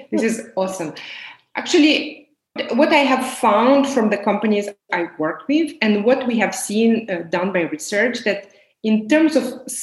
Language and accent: English; Moldova; moved away as an adult; also born or lived in Barcelona, Spain; now in Johannesburg, South Africa; And I have lived, obviously, in Moldova and Eastern Europe, the country I come from. And then I lived in Barcelona in Spain for several years. And afterwards, I moved to South Africa, to Johannesburg